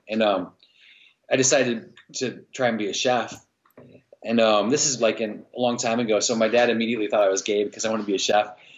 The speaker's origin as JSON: {"language": "English", "town": "St. Louis", "region": "Missouri", "country": "United States", "tie": "born or raised there", "also_born_or_lived": "Biloxi, Mississippi", "said": "But I came to St. Louis in an early age, and I grew up here"}